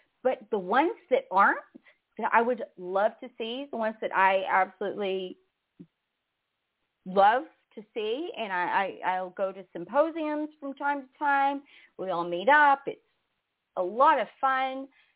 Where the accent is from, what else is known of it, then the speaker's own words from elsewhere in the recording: Texas, United States; and you know, I'm from Texas.